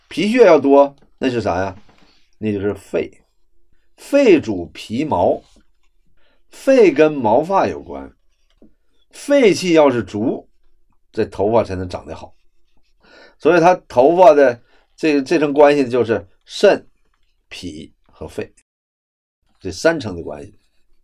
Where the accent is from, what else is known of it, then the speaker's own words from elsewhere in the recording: Northeast China, China; 尤其像我们东北人这喝大酒，先伤肝